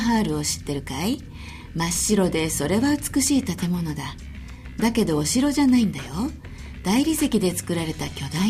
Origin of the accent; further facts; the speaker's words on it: United States; Japanese is a second language; 僕はアメリカ出身だからサマーバケーションと言っている。